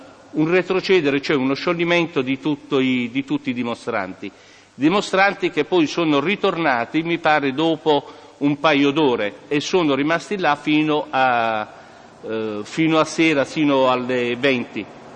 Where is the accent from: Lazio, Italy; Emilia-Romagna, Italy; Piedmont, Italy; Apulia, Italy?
Apulia, Italy; Barletta; born there; Sono nato a Barletta, 17-1-52.